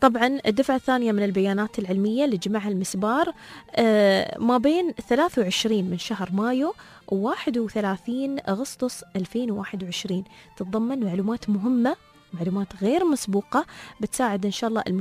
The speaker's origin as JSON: {"language": "Arabic", "country": "United Arab Emirates", "accent": "Emirati", "said": "يعني مقابلات الفيديو بتكون باللغة العربية، تحديدا برمستنا بلهجتنا الإماراتية"}